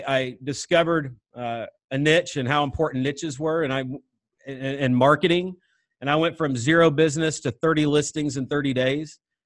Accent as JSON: {"language": "English", "region": "Missouri", "country": "United States", "tie": "born or raised there", "said": "You know, I grew up in Northwest Missouri. I barely made it through high school."}